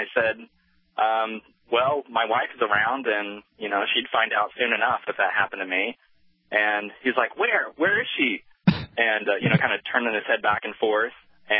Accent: Indiana, United States; And I told him, actually, I grew up in Indiana.

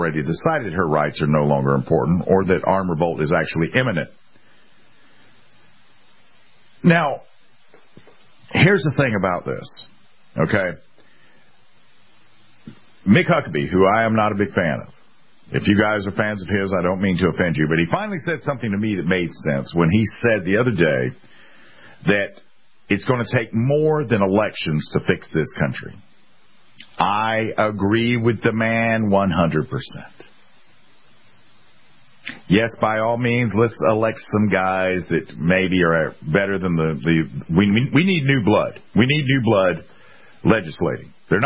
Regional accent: South Carolina, United States; Here in my home state, the mistress got another politician the other day. For the longest time here in South Carolina, they have said that Bobby Harrell runs the state.

